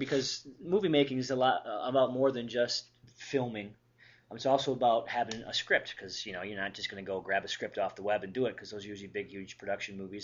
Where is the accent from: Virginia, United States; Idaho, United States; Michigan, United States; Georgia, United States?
Michigan, United States; We're in the Midwest here. We're from Michigan.